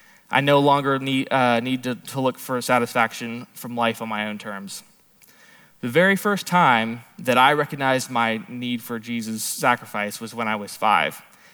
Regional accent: Canada; born there; I was born in Canada and grew up as a what we call an MK or a missionary kid. My parents were both missionaries, so naturally, my five siblings and I grew up in the church

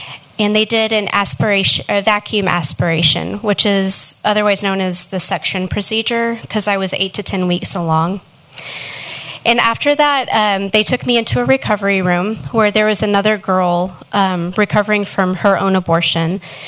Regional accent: Fort Worth, Texas, United States; I'm from Fort Worth. I grew up with divorced parents.

